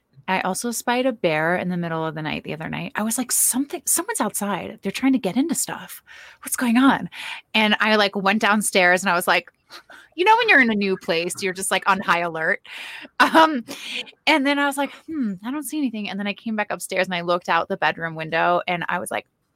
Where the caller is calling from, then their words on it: Grand Lake, Colorado, United States; I am in Grand Lake, Colorado.